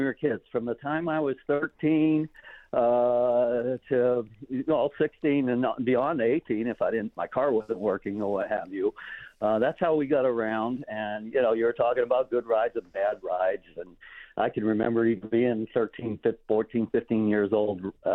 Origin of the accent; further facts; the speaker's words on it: Springfield, Ohio, United States; Frank and I grew up in Springfield and went to the same high school and we're good friends.